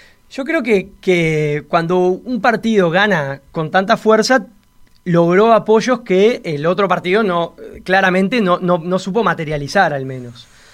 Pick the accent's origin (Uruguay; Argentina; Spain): Uruguay; Maldonado; Y me acuerdo, que yo que soy de Maldonado